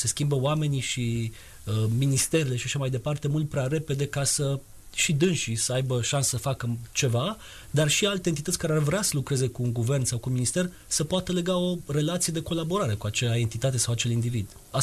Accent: Romania; now in Belgium; eu am spus că sunt de vină din România, dar locuiesc în Belgia

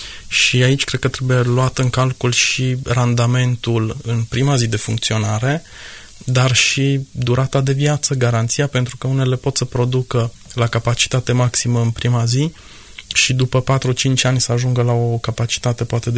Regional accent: Reghin, Mureș County, Romania; eu sunt din Reghin, dintr-un oraș, dar un oraș mic, dar ies foarte des în natură.

